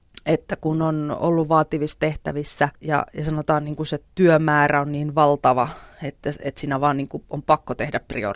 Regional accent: Jyväskylä, Central Finland, Finland; born there; Mut mä oon oikeasti syntynyt Jyväskylässä.

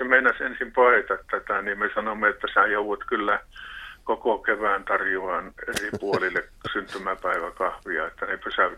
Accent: Haukipudas, North Ostrobothnia, Finland; minä olen tuosta Halkiputaan Piimäperältä kotosin, mutta Koskelan kylästä

